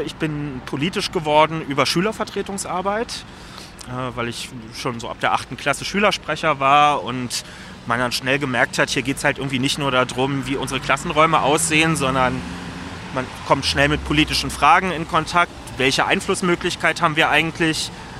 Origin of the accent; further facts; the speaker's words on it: Berlin, Germany; Da so ein Bezirk, der ganz vom Stadtrand, wo ich groß geworden bin, wo in Kirschkernspuckweite die Brandenburger Landesgrenze ist und dann wirklich Felder sind, also da hört es dann einfach auf, bis hin zum KDW, was Schöneberg noch ist